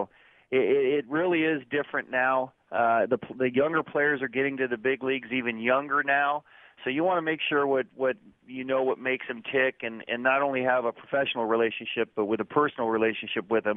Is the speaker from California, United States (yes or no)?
yes; California, United States; Well, I followed him as a kid here growing up in the Bay Area